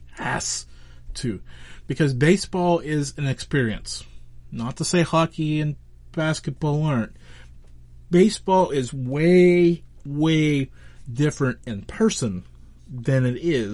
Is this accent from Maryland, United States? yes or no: no; Pennsylvania, United States; I know the Steelers are 7-0 because, you know, I'm from Western Pennsylvania